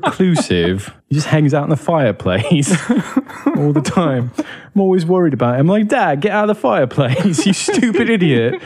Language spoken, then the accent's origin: English; England, United Kingdom; I'm English. I don't know words.